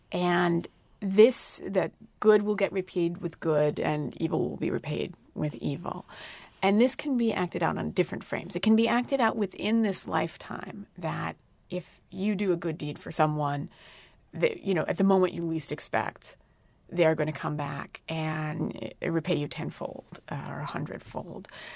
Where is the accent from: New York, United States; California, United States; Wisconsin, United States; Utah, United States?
Wisconsin, United States; Mazomanie; I grew up in Mesomanie, 25 miles west of where we sit.